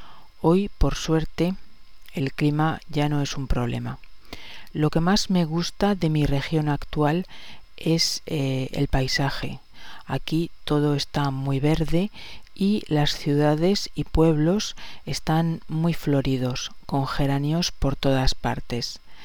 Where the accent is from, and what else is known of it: Spain; also born or lived in South of France; now in France